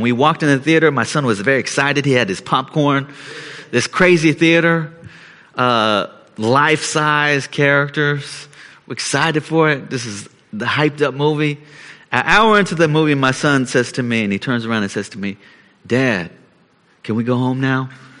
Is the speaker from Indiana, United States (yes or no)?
no; San Francisco, California, United States; the week I was in San Francisco, my hometown, with my family